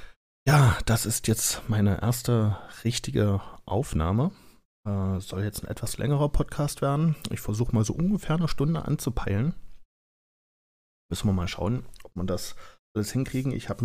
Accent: Halle, Saxony-Anhalt, Germany; Ich bin in Halle an der Saale geboren und aufgewachsen, habe hier den größten Teil meines Lebens gewohnt und wohne auch immer noch hier.

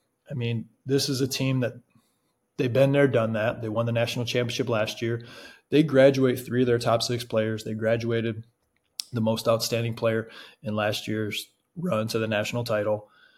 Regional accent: Michigan, United States; also born or lived in Ohio / Richmond, Indiana; Born and raised in Michigan, spent some time in Ohio, even spent a year in Indiana.

